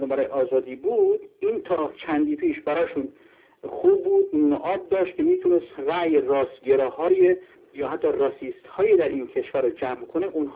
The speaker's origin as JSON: {"language": "Persian", "town": "Mehran", "region": "Ilam", "country": "Iran", "tie": "born or raised there", "said": "بچه مهران هستم و جزء استان ایران، این کافی بود"}